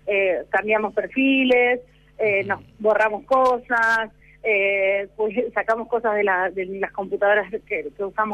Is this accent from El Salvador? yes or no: no; Argentina; como trabajadores y como argentinos